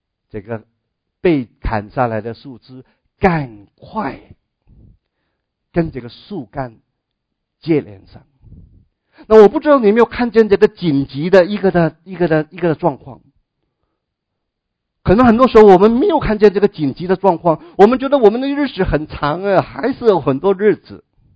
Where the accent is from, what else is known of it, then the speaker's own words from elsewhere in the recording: China; 我们中国人过年就喜欢放买那个桃花好